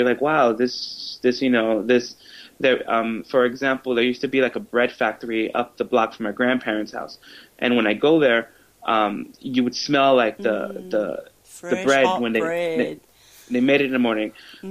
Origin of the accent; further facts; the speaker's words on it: Bronx, New York, United States; now in Queens, United States; where I grew up in the Bronx, I live in Queens now, but where I grew up over there, it's very different.